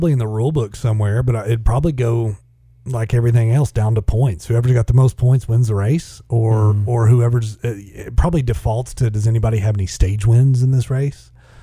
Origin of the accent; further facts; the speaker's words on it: Oklahoma, United States; I don't mean to throw shade at Kansas. I'm from Oklahoma, so, you know, let's just say that.